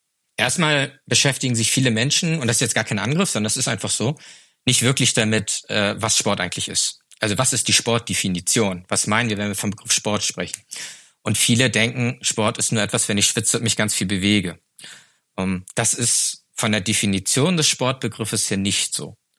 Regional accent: Flensburg, Schleswig-Holstein, Germany; Ich komme aus Flensburg. Flensburg ist traditionell eine Handballhochburg mit dem besten Handballverein der Welt.

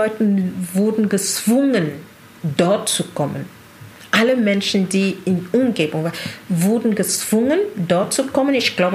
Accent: Cameroon; Das fehlt mir, wenn ich nach Kamerun ins Dorf fahre

